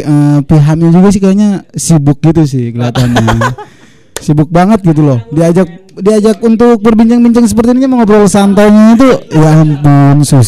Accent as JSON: {"language": "Indonesian", "town": "Tangerang", "region": "Banten", "country": "Indonesia", "said": "Ya karena saya sih orang Tangerang juga gitu ya. Mungkin kan masih dari Jawa Barat ya kan, masih ada Sunda-Sundanya gitu ya, Sundanese lah."}